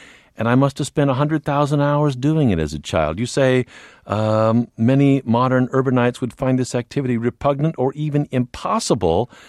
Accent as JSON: {"language": "English", "town": "Bloomington", "region": "Illinois", "country": "United States", "tie": "born or raised there", "said": "I'm from Bloomington, way on down the pike, maybe 120 miles from Chicago."}